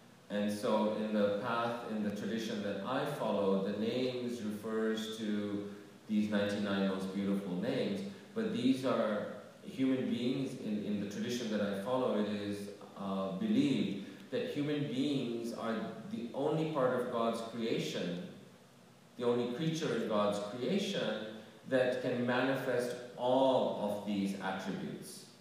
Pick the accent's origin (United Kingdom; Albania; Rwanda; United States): Albania; I'm from Albania